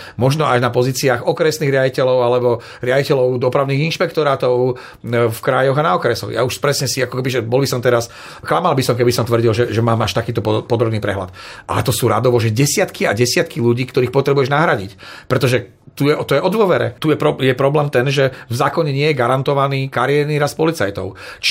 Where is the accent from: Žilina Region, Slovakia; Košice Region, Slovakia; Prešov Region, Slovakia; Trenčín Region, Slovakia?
Žilina Region, Slovakia; Žilina; Ja som Žilinčan, ja si pamätám viacerých policajných funkcionárov zo Žiliny